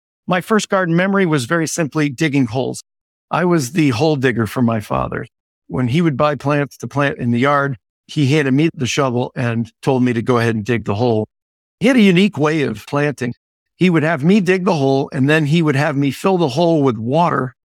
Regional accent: Massachusetts, United States; When I was 16 years old, I grew up in Western Massachusetts.

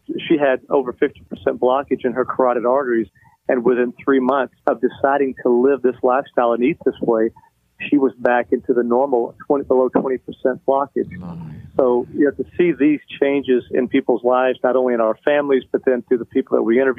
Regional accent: the South, United States; I'm from the South. Everyone knows that in the South, we don't eat very healthy.

